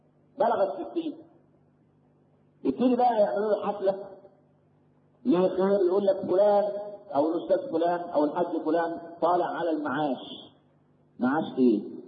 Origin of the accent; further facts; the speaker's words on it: Egypt; لكن احنا كمصريين معتبرين العيش هو ده الايه؟